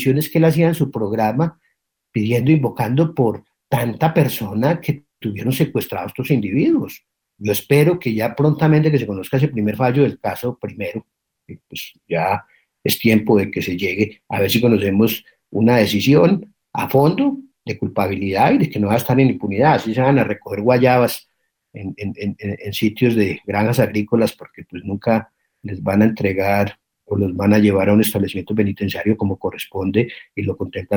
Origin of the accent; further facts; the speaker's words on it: Colombia; Nosotros, como colombianos decentes que creemos en nuestra historia y en nuestros valores